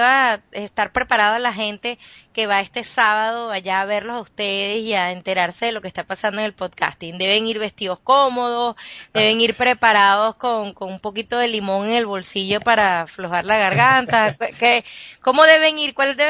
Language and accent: Spanish; Venezuela; moved away; aunque no me encuentre dentro del país, pero como venezolana, donde quiera que esté, me siento parte de ella.